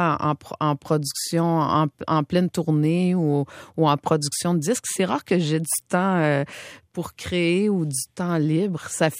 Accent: Quebec, Canada; on a un peu grandi dans le même terreau. Quand on vient de la Gaspésie

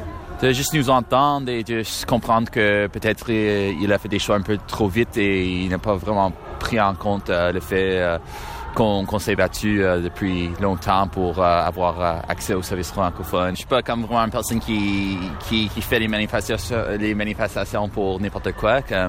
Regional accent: Windsor, Ontario, Canada; Je viens de Windsor

